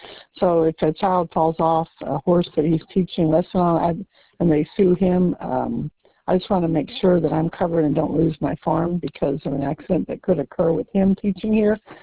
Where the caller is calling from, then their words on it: Texas, United States; Well, hi, I'm calling from Texas.